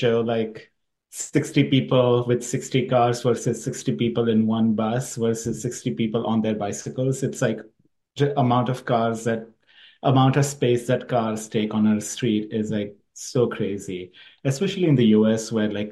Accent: Mumbai, Maharashtra, India; moved away; I grew up in Mumbai, which also has like a really robust public transit system

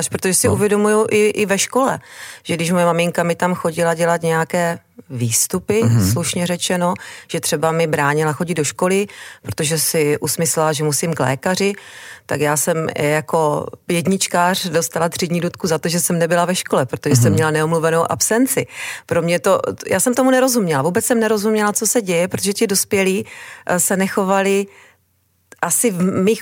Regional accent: Přerov, Olomouc Region, Czechia; Ano, je to tak, žiji celý život v Přerově

